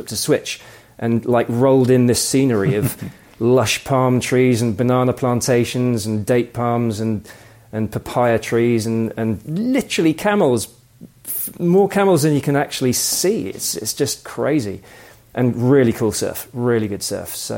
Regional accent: South West England, United Kingdom; Southwest of, well, very close to you guys, actually. I hail from Somerset.

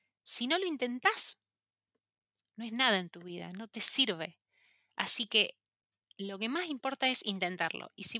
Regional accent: San Luis, Argentina; A modo de intro, yo soy de San Luis, que es una provincia del interior de Argentina, donde realmente las oportunidades no son muy conocidas

